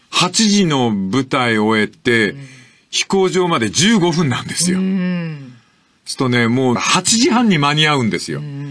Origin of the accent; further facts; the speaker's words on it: Fukuoka, Japan; 自分のふるさとの福岡が急激にアジアに渡っていくための橋として重大な都市に成長しつつある